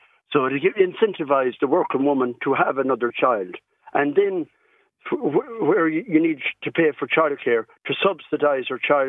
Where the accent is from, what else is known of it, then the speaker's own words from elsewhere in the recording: Connacht, Ireland; See, I come from Mayo originally, the west of Ireland. And I'm come from a family of 10.